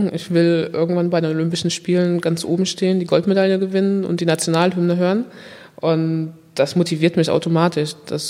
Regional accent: Germany; ich bin in Deutschland groß geworden, habe Familie und Freunde hier

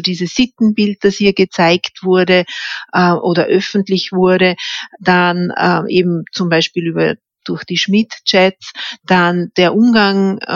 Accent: Vorarlberg, Austria; dass ich als Vorarlbergerin

